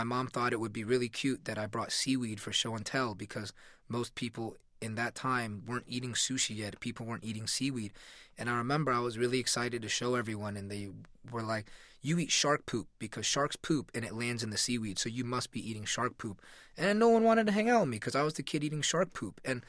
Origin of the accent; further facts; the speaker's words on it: United States; the thing that was most difficult for me was growing up in America